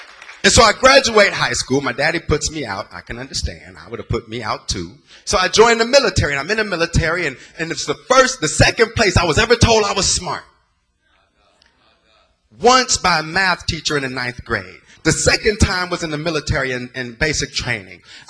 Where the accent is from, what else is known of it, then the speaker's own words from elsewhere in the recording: California, United States; Because, see, I grew up in the Bay. We didn't know nothing about no black schools.